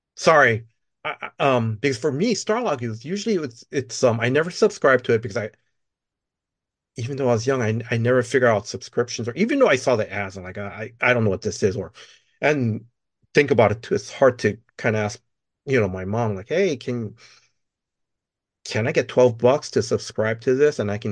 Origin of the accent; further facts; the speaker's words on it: Hawaii, United States; I'm not part Hawaiian or pure Hawaiian, but I've was born and raised in Hawaii.